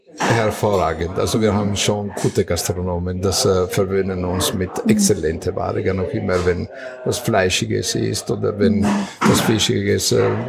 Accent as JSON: {"language": "German", "town": "Trieste", "region": "Friuli-Venezia Giulia", "country": "Italy", "said": "weil ich komme aus Triest und damit Kaffee"}